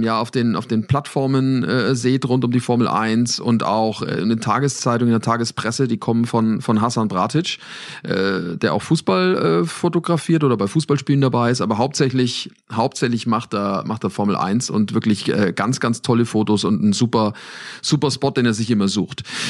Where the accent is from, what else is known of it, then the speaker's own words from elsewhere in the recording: Bavaria, Germany; bei uns in Bayern sagt man, er scheißt sich nichts